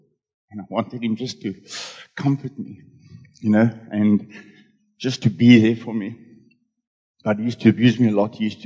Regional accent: Cape Town, Western Cape, South Africa; I grew up in Frederick in Cape Town. I stayed there for the first 14 years of my life with my mother and father, my two sisters, one older and one younger.

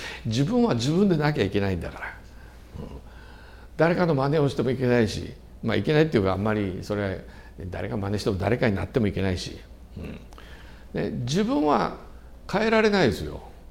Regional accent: Ibaraki, Japan; 私も茨城出身なんで、茨城に筑波学園都市っていうのがありますけど

